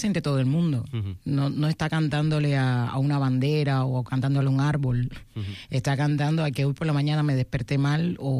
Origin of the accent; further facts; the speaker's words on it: Cuba; vengo de Cuba, de la tierra de donde sale el bolero, aunque los demás digan lo que digan.